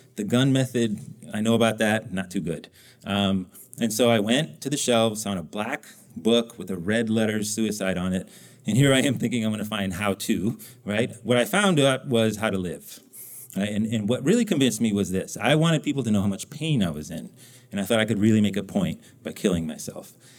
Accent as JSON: {"language": "English", "region": "New Mexico", "country": "United States", "tie": "born or raised there", "said": "I grew up in New Mexico. Guns are a part of a life in New Mexico"}